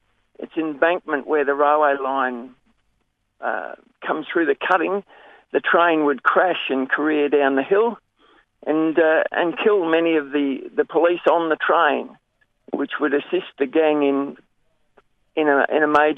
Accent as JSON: {"language": "English", "town": "Greta", "region": "Victoria", "country": "Australia", "tie": "born or raised there", "said": "Well, I'm born and bred in Greta. I've lived there most of my life."}